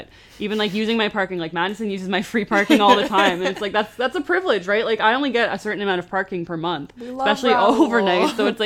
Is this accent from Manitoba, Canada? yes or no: no; Oshawa, Ontario, Canada; Like, I have people like that back in my hometown too, where it's just, you know, it's not super small town, but it's still suburban